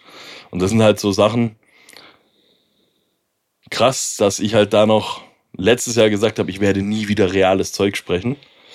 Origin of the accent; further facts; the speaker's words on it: Baden-Württemberg, Germany; accent: Swabian; Durch mein Deutschrap war ja mein schwäbischer Dialekt sowieso nicht ganz so vorhanden wie jetzt bei dir zum Beispiel.